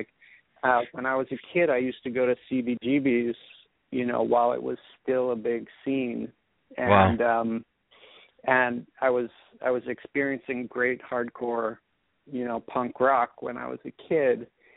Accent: Brooklyn, New York, United States; Well, I grew up in Brooklyn, New York, and I had really a great home life

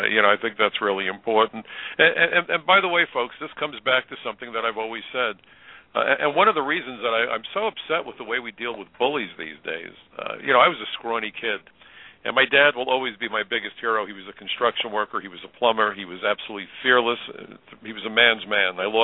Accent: New York, United States; as a New Yorker, you know, my neighbors were killed.

